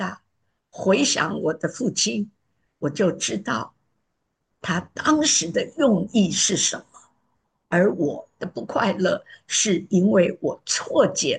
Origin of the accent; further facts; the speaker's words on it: Sichuan, China; 四川人吃饭喝个酒，没什么了不得，每个人都这样。我们从小就是这样长大的